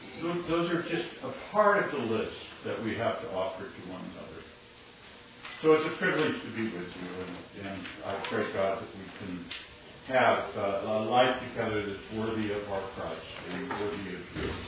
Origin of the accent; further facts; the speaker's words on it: Oregon, United States; It's hard because I grew up in Eastern Oregon, which is a lot like Alaska, really, in terms of a lot of the attitudes and kind of independence and self-confidence, but also kind of a stubbornness.